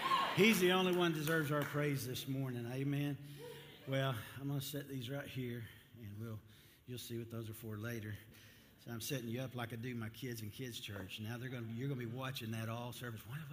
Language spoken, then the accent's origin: English; Texas, United States; I am a Texan, and we don't talk like they did over there.